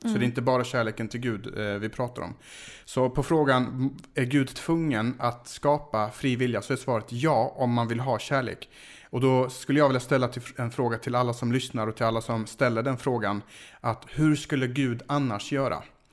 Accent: Skåne, Sweden; jag är ju från Skåne själv.

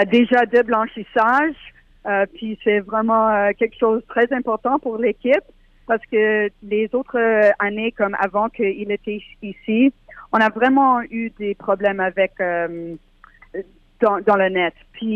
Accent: Montreal, Quebec, Canada; now in United States; Oui, je viens de Montréal. Oui, c'est ça, toute ma famille est encore à Montréal. Je viens pour les étés, je suis à Montréal tout le temps. Alors oui, c'est ma maison. Même si je suis ici à New Jersey, ça fait 7 ans maintenant

